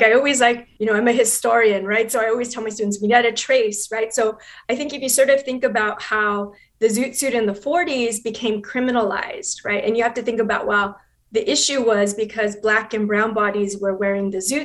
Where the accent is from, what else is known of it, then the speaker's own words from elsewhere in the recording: La Puente, California, United States; I grew up in La Puente, and so lowriding was really big in La Puente. My family did not come from lowriders. My family roots are actually East Los Angeles and Lincoln Heights.